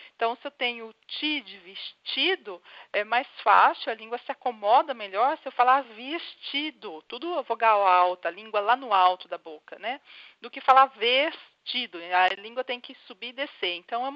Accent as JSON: {"language": "Portuguese", "region": "São Paulo", "country": "Brazil", "said": "Eu sou paulista, eu sou do sul e não vou ser do norte do Brasil."}